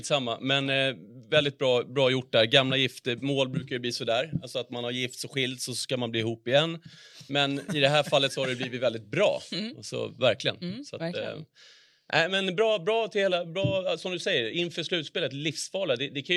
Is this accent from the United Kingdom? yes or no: no; Finland; now in Sweden; Jag gick ju alltid i målvaktsskolan med han när jag var liten i Finland.